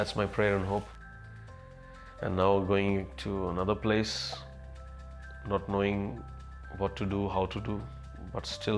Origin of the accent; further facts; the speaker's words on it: Dabwali, Haryana, India; In 2014, you know, while we were in my hometown, Dabwali, we had like 15 house churches